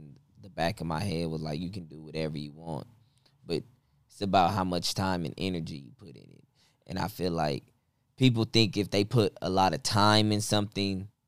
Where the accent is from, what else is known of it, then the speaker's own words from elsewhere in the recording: Los Angeles, California, United States; I'm from Los Angeles. I'm from the east side, to be exact, east side of South Central. I grew up on, like, 84th between Main and Broadway.